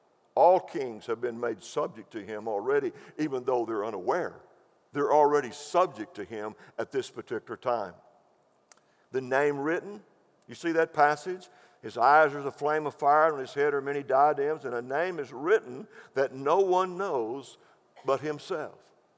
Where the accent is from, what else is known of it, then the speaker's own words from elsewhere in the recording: Texas, United States; but that's okay because I'm from West Texas.